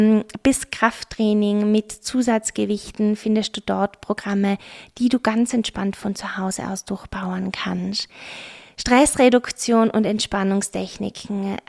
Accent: Tyrol, Austria; natürlich Kaiserschmarrn als Tiroler Madel, darf man das natürlich nicht vergessen.

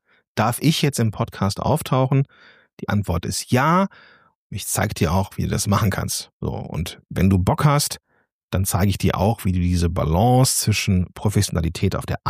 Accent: North Rhine-Westphalia, Germany; accent: Rhenish; ich bin ein Kind des Zweistromlands. Nämlich Rhein und Ruhr. Ich habe sowohl den rheinischen Dialekt mit drin und diese rheinische, doch etwas schnodderige Art, dann aber auch noch das Ruhrgebiet.

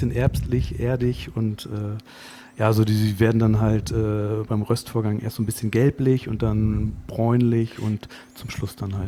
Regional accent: Cuxhaven, Lower Saxony, Germany; Also ich komme aus Cuxhaven tatsächlich.

